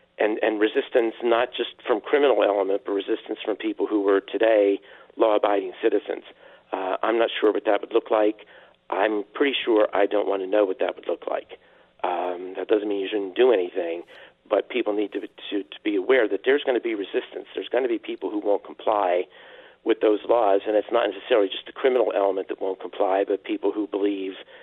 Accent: Pennsylvania, United States; I'm originally from Pennsylvania, where hunting is also popular.

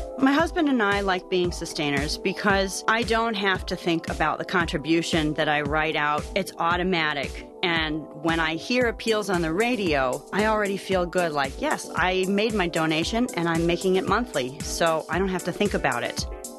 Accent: Madison, Wisconsin, United States; from Madison, and my husband and I are sustainers of WPR.

